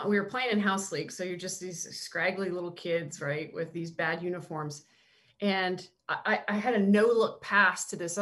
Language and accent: English; Canada; growing up in Canada, I was such a Blue Jays fan.